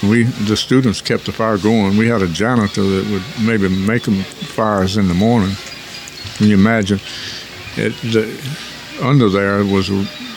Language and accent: English; Davidson, North Carolina, United States; But I have some pleasant memories of growing up in Davidson.